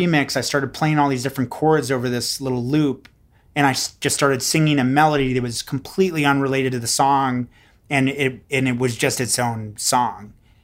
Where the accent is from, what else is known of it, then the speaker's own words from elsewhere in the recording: Texas, United States; moved away; I grew up in Texas. I took Texas history.